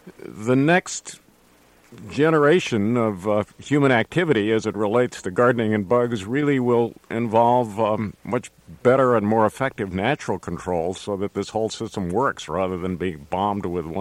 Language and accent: English; New York, United States; Well, as a New Yorker, the place is great.